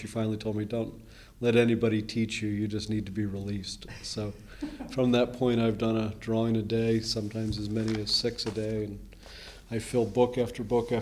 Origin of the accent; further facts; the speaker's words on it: Northampton, United States; I grew up in Northampton.